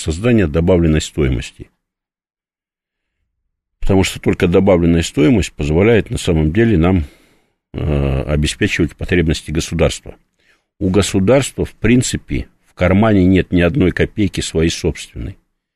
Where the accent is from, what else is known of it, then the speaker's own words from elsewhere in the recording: Siberia, Russia; Уж простите меня, я сибиряк